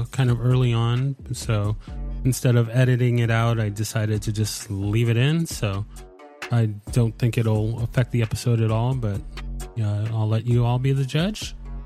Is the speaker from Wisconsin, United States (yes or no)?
no; San Diego, California, United States; I'm from San Diego